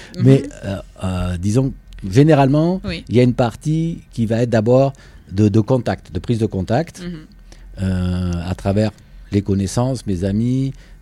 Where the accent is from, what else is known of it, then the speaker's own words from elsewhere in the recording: Bordeaux, Nouvelle-Aquitaine, France; Bordeaux, mm-hmm. ma ville natale, où je connais quand même pas mal de monde